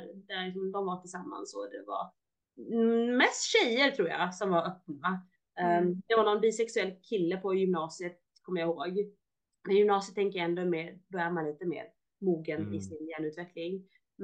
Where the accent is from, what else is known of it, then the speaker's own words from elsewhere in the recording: Småland, Sweden; jag är också uppvuxen i Småland, ett litet samhälle på 600 pers, ganska mycket främlingsfientlighet. Och vi var det så här, första invandrarna i det samhället.